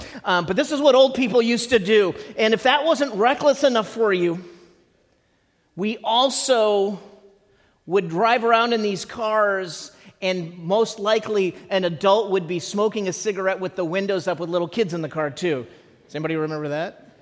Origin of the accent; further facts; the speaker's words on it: Illinois, United States; I can remember when growing up in Illinois, we would travel to northern Wisconsin in that car